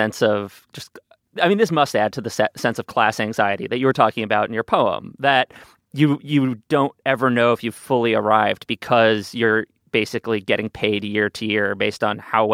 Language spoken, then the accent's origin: English; New York, United States; There, as a New Yorker, there is a little part of me that feels torn when I see this